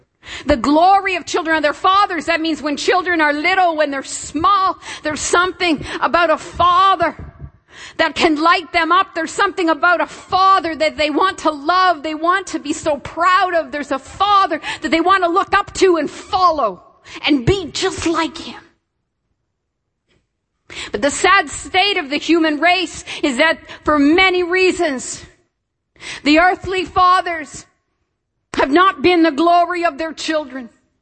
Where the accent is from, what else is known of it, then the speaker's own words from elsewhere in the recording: Toronto, Ontario, Canada; I remember when I was 13, growing up in Toronto. That's the largest city in Canada.